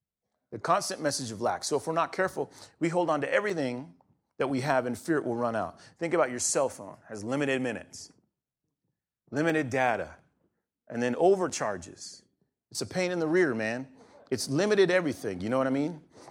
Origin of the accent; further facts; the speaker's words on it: California, United States; I grew up in California, and we were always in a drought.